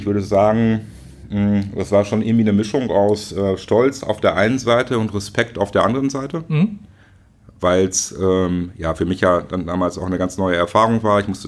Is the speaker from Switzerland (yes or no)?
no; Schöppingen, North Rhine-Westphalia, Germany; Ich komme aus Schöpping sozusagen. Ja. Ich bin in Schöpping groß geworden.